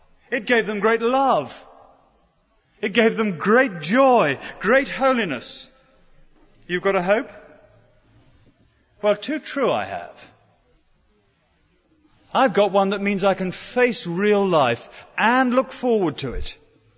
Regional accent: United Kingdom; I know we're British and we're all dressed in suits and we're not meant to reveal it

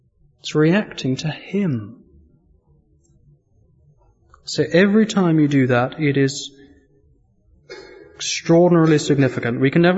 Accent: England, United Kingdom; The ways it happens today, of course, we're English, we express it in different ways.

